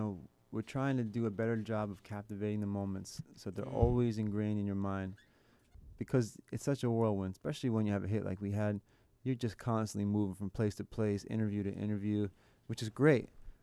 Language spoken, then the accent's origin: English; New Jersey, United States; now in Orlando, United States; Yeah, and I grew up in New Jersey, but I've lived in Orlando for the past, 10, 15 years.